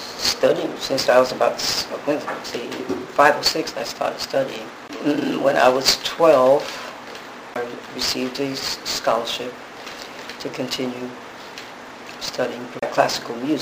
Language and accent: English; New York City, New York, United States; born there; Yeah, I was born in Harlem.